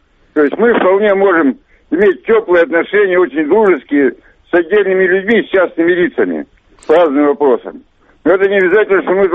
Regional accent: Ukraine; now in Russia; Я украинец, перемещенное лицо в России.

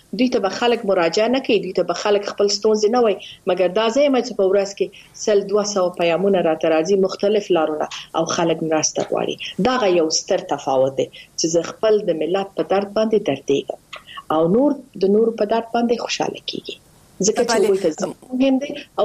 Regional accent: Afghanistan; افغانستان زما کور دی زما ملک دی زما هویت دی زما تاریخ دی زه د هغه سره تعلق لرم

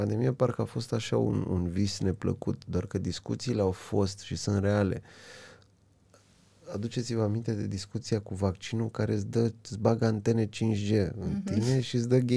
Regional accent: Tulcea, Tulcea County, Romania; Eu sunt parte din comunitatea LGBT, eu sunt din Tulcea

